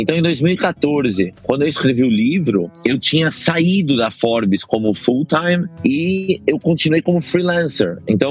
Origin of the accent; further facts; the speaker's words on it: Brazil; born there; Eu nasci no Brasil, minha vida sempre foi um dilema entre futebol e estudo.